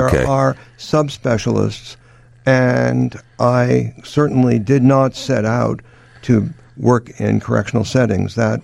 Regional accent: Springfield, Illinois, United States; I grew up in Springfield, and Chicago was the alpha and the omega. I loved the city. Both my parents had family here.

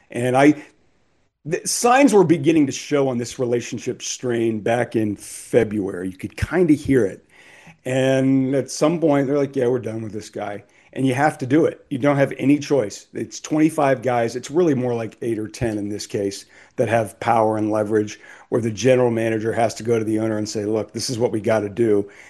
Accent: Cincinnati, Ohio, United States; born there; So I was born in Cincinnati. The Bengals were my very first team that I was in love with.

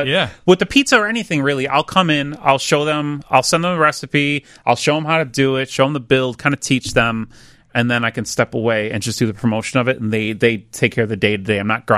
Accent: Chicago, Illinois, United States; It's a Chicago icon. I'm born and raised in Chicago. So it's like, this is what I know.

